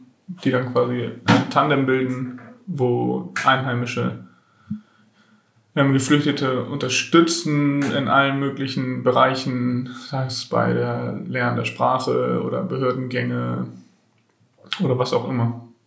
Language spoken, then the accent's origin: German; Hamburg, Germany; Genau, ich komme aus Hamburg.